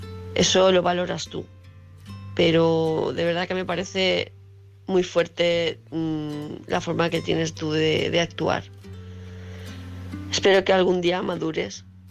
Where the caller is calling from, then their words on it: Palma, Balearic Islands, Spain; de Palma de Mallorca.